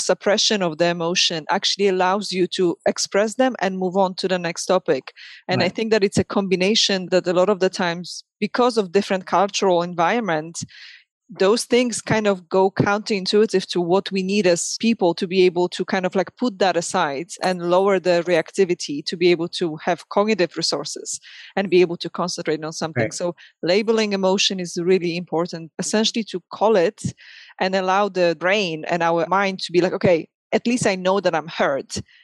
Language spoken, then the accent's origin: English; Poland; I'm from Poland, definitely from Europe.